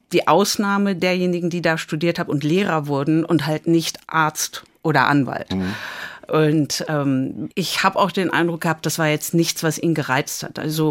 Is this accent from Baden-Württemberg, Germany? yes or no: no; Dortmund, North Rhine-Westphalia, Germany; Also so war es jetzt in Dortmund, Bövinghausen, wo ich groß geworden bin, nicht.